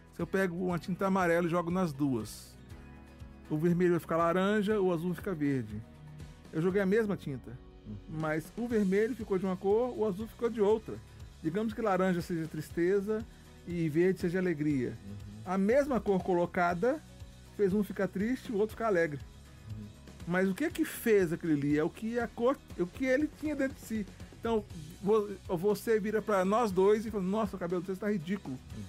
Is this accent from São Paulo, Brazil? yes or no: no; Minas Gerais, Brazil; now in Natal, Brazil; Eu sou mineiro.